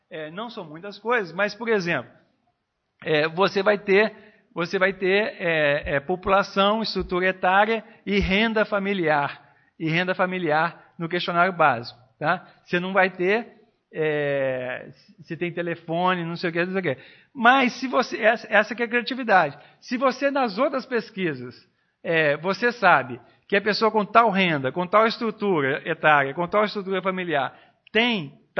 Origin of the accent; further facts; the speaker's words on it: Minas Gerais, Brazil; Eu sou mineiro, não estou falando de modo no meu estado, não.